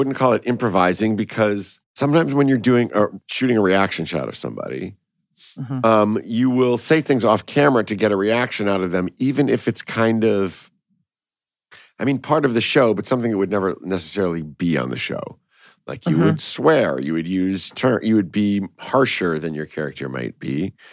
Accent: Chicago, Illinois, United States; We shot in Chicago. I'm from Chicago, so my family was there.

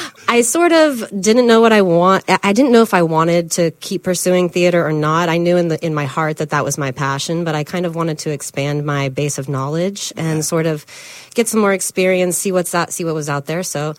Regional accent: Bartow, Florida, United States; Well, I'm originally from Polk County, Bartow.

